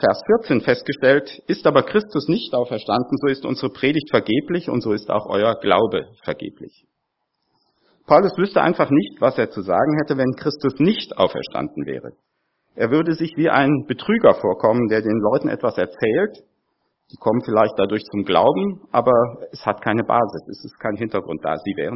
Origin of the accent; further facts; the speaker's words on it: Crete, Greece; Ich komme aus Kreta, ist noch gar nicht so lang her, das ist Griechenland